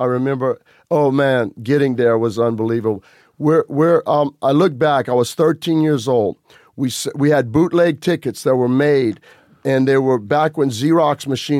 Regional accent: Lafayette, Louisiana, United States; Yeah, I'm in from Lafayette, Louisiana. That's where the Cajun area is.

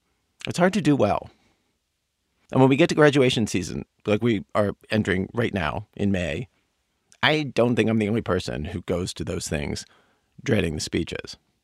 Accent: Baltimore, Maryland, United States; I'm from Baltimore.

